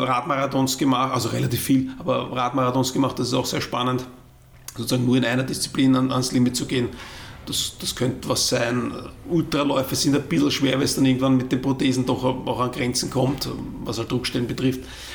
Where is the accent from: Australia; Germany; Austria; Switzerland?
Austria; Vienna; als Wiener bist du halt irgendwann weiter, weil die Wege zu Trainingshängen halt doch wesentlich weiter sind